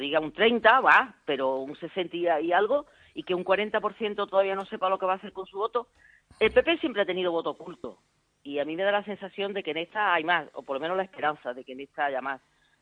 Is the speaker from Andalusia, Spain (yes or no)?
yes; Andalusia, Spain; Usted como yo somos andaluces